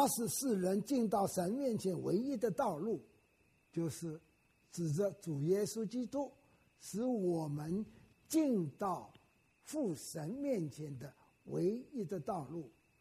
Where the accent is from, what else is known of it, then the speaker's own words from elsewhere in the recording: Wenzhou, Zhejiang, China; also born or lived in Shanghai; 我是温州人，我是生在上海，我老家爸爸是温州人，后来我就到温州去了啊，逃难，就是抗战的时候逃难，逃到温州去，那时候还小啊，逃到温州去。